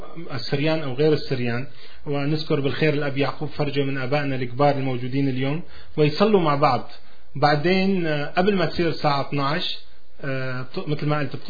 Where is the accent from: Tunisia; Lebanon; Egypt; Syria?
Syria; Damascus, Damascus Governorate; born there; أنا ولدت بدمشق